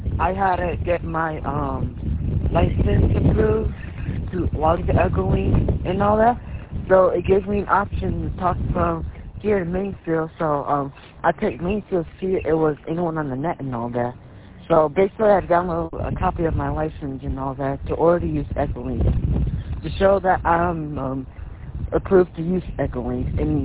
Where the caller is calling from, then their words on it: Toledo, Ohio, United States; Hi, I am calling from Toledo, Ohio. Just walking from school.